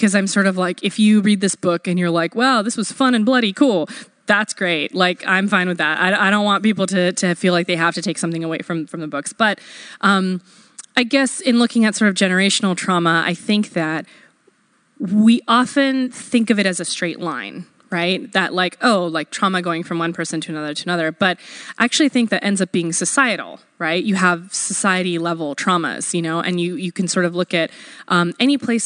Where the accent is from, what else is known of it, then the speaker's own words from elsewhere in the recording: Pakistan; I'm Pakistani, like, British Empire, what did they do in the 1800s?